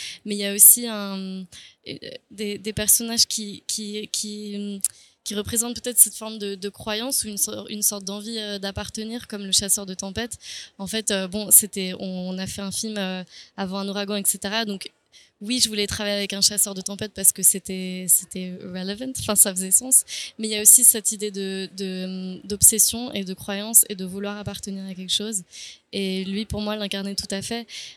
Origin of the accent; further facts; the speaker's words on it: France; Mais j'y ai jamais vécu, donc ça a toujours été un lieu assez alien pour moi. J'ai grandi en France, donc j'y allais toujours avec une sorte de fantaisie d'une personne européenne